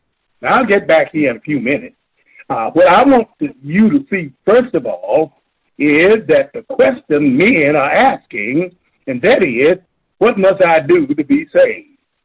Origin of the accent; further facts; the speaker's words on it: Lubbock, Texas, United States; That's my homeboy from Lubbock, my hometown.